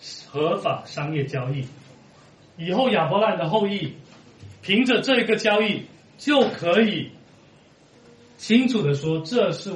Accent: Guangdong, China; 中国人喜欢这样，我们潮汕人就是这个样子。

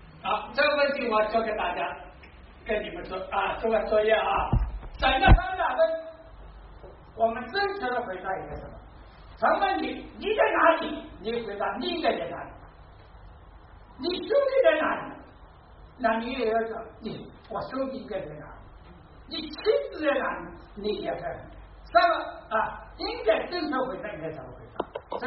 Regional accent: China; 这就我们中国人说的顶天立地

